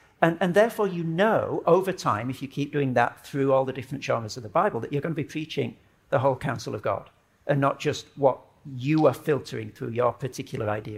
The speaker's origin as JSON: {"language": "English", "region": "Yorkshire and the Humber", "country": "United Kingdom", "lives_now": "Australia", "said": "I'm glad you referred to my British heritage. I come from the People's Republic of South Yorkshire. Very, very proud Brit living in Australia."}